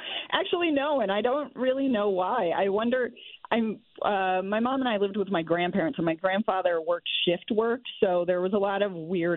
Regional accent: Glastonbury, Connecticut, United States; I grew up in Glastonbury while it was happening.

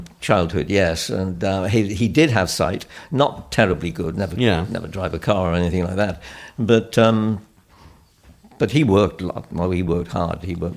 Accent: Splott, Wales, United Kingdom; I was a kid from Splot.

